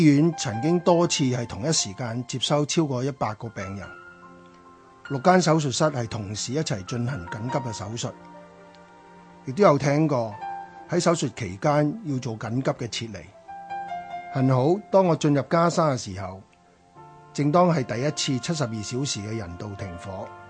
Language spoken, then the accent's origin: Chinese; Hong Kong; 作为香港人，放眼世界，我们实在非常幸运能够远离这些危难。